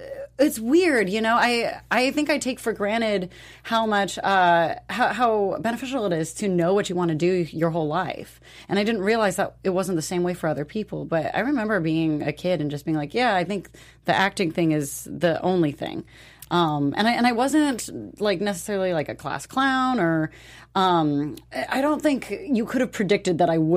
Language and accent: English; California, United States; but I'm from the Bay Area, the East Bay, not San Francisco.